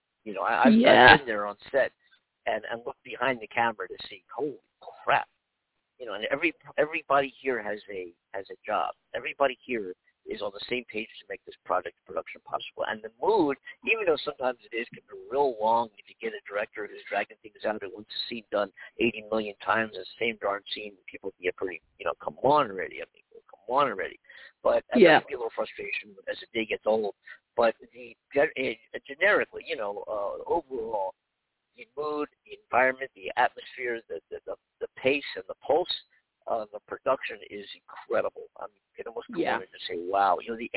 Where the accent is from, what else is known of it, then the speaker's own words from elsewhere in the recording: Hollywood, California, United States; so I've been on many sets here not in Hollywood, in Hollywood, in California, my hometown, doing movies and taking little parts and things like this and TV shows and little projects.